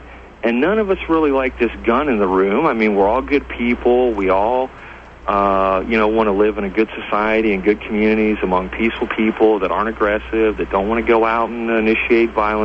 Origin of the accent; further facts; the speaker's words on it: Daytona Beach, Florida, United States; I'm from Daytona Beach, Florida.